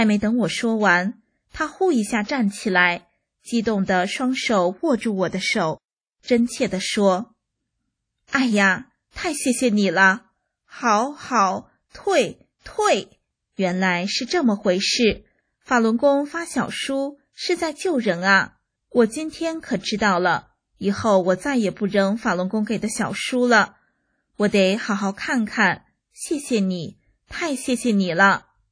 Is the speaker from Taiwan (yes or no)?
no; China; 共产党逼着我们中国人扒祖坟、毁经杂庙、计划生育